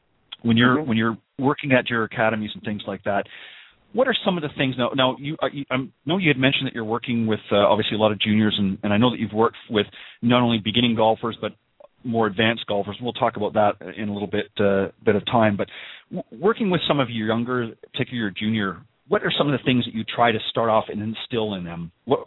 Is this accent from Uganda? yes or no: no; Canada; now in Panama City Beach, United States; that I'm originally from Canada and certainly love my country.